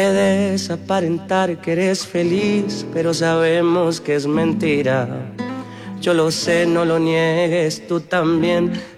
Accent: Bolivia; En mi país existe una distancia cultural entre Collas y Camba. Nunca fue impedimento de eso para nosotros poder llenar lugares en nuestro país.

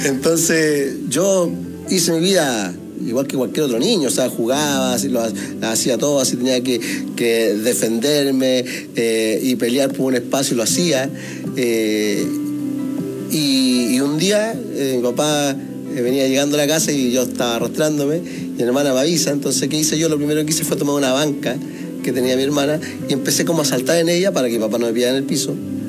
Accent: Talca, Maule, Chile; born there; yo nací en 1980 en la ciudad de Talca.

